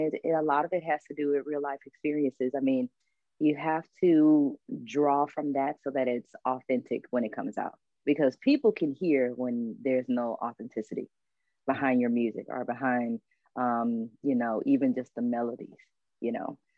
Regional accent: Houston, Texas, United States; We're from Houston. How could you not love them?

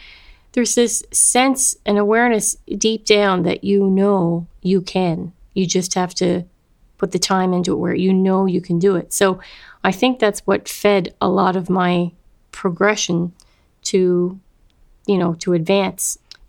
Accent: Cape Breton, Nova Scotia, Canada; Because I grew up in Cape Breton, there was tons of places for a young person to play.

